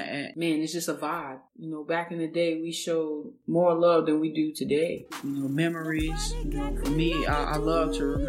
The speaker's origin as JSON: {"language": "English", "town": "Lafayette", "region": "Louisiana", "country": "United States", "said": "I'm from Lafayette, Louisiana."}